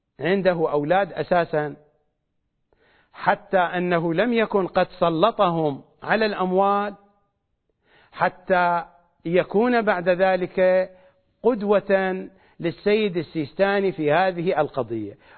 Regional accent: Iraq; مثل ما نقول في لهجتنا الشعبية العراقية يسوقها بتبنها

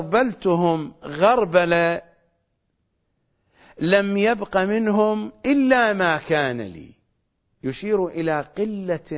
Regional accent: Karbala, Karbala Governorate, Iraq; يا كربلائيون يا عراقيون، وأنا منهم، أنا واحد منهم، أنا من الكربلائيين ومن العراقيين، أنا لا أتحدث عن جغرافيا كربلاء، نحن من كربلاء وإلى كربلاء.

